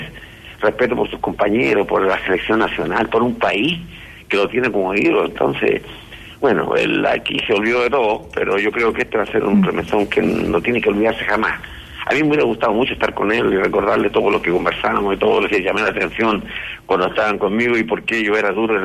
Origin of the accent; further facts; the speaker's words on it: La Serena, Coquimbo, Chile; Yo estoy acá en Serena, Coquimbo, en mi tierra